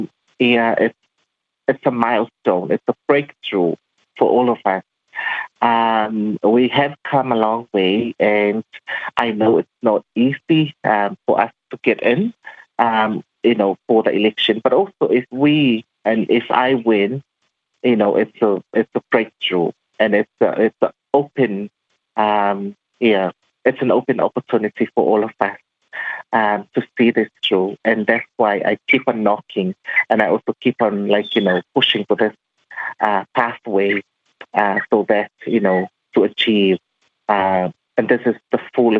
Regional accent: Samoa; because I am from Savai, 1 hour drive to Salilonga.

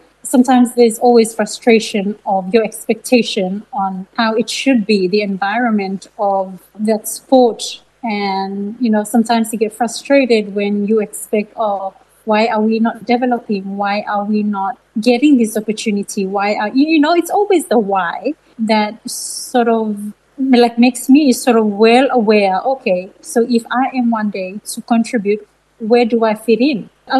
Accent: Solomon Islands; Well, sport sort of came as I was a very young child. My mom, she's from Bellona, and Bellona is a Polynesian island here in the Solomon Islands, and they love their sport. And I grew up with the first sport of playing netball

